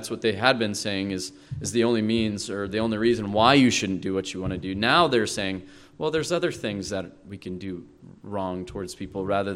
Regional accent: Montana, United States; I'm from Montana.

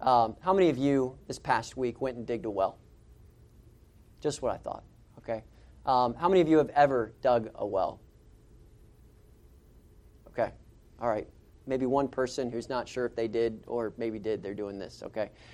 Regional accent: Florida, United States; Okay, now I grew up in Florida. I know what it's like to work in hot weather.

